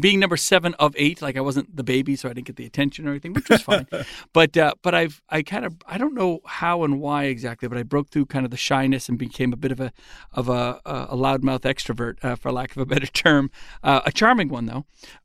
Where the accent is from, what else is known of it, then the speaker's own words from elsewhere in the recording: Salem, New Hampshire, United States; and I grew up in Salem, New Hampshire. And I'm one of eight kids.